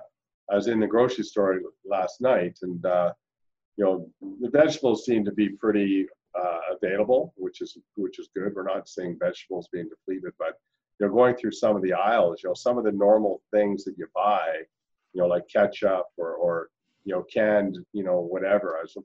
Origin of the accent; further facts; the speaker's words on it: Vancouver, British Columbia, Canada; I'm from Vancouver. I'm in Vancouver.